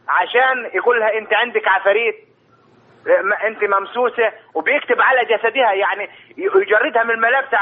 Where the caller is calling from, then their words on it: Sohag, Sohag Governorate, Egypt; انا اكلمك من سوهاج.